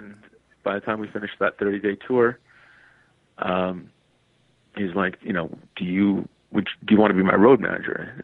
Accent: Canada; also born or lived in Fiji; I was born in the Fiji Islands. I was raised in Canada from the age of 4. Right through.

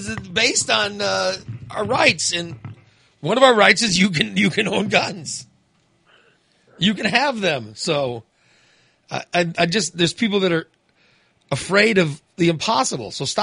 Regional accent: Illinois, United States; You know, I grew up in Macoupin County, you know. Macoupin County has a bunch of pro-gun Democrats, so we are.

